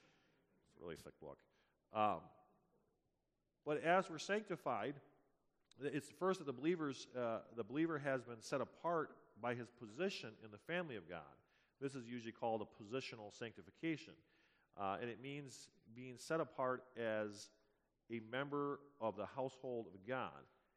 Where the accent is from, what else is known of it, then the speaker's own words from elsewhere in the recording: United States; Now, I'm an American. I bleed red, white, and blue.